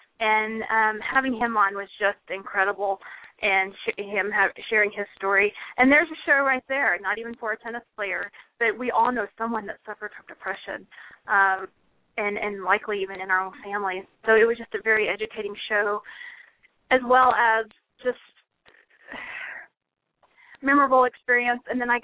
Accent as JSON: {"language": "English", "town": "Houston", "region": "Texas", "country": "United States", "said": "he's from Houston or spent a lot of time growing up in Houston, which is where I'm from."}